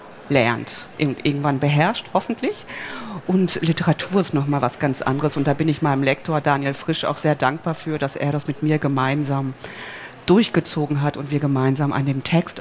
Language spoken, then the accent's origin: German; Herne, North Rhine-Westphalia, Germany; born there; Ich bin auch in Herne geboren.